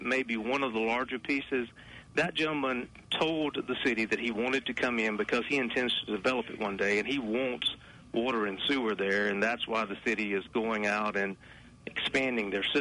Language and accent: English; Harlem, United States; I was born and raised there. It is my hometown, and I love it. And I'll do whatever I can to make it a better place. And this is not only going to help Harlem